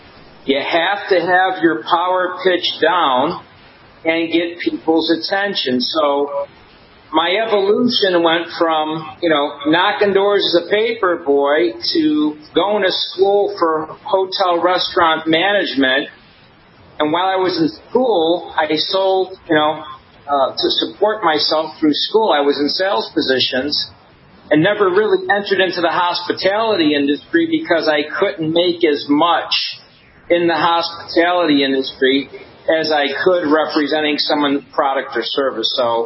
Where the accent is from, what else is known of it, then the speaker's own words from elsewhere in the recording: Buffalo, New York, United States; Yeah, I mean, I grew up in Buffalo, New York, and always, you know, had a passion for sales.